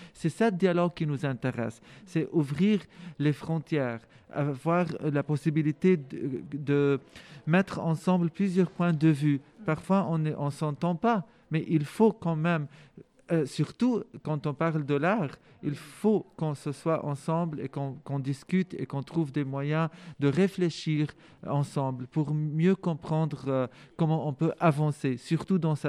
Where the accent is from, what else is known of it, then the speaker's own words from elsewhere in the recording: Lebanon; Comme je suis Libanais